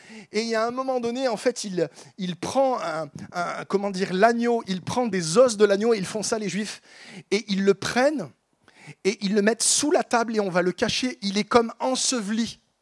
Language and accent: French; Grenoble, Auvergne-Rhône-Alpes, France; born there; je suis né en France, né à Grenoble, vivant à Paris, à ce moment-là